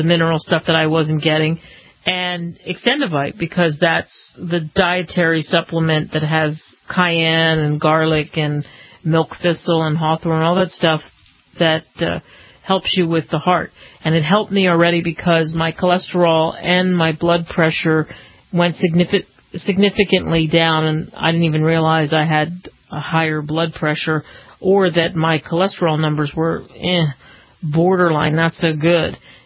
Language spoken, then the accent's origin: English; Pennsylvania, United States; Since I grew up outside of Philadelphia, the whole history thing really always jazzed me up